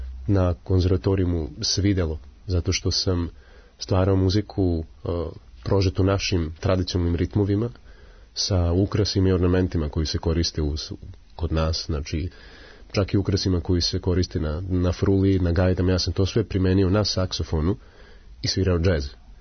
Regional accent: Serbia; now in Netherlands; Sad ti kao Srbin u Holandiji da dobiješ, da kažem, takvo priznanje od njih i njihove institucije, prosto, mislim, bio sam iznenađen, ali zaista mi je bilo drago.

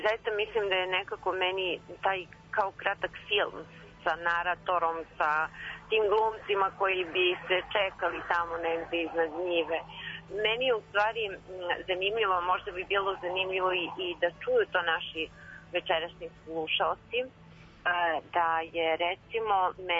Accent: Vranje, Southern and Eastern Serbia, Serbia; mnogo reči koje sam ja čula odrastajući u Vranju, rođena sam dakle u Vranju, ja i moja sestra

